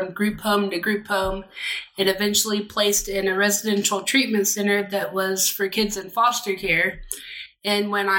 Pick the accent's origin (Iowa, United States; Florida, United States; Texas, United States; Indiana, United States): Florida, United States; Well, I grew up in Central Florida, and I have two older brothers